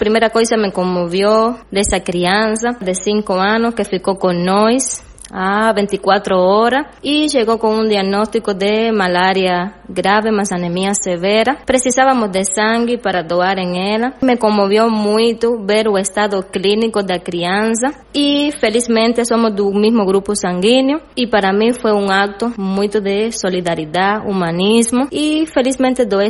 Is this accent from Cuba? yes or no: yes; Cuba; Portuguese is a second language; para nós que somos cubanos, é algo muito maravil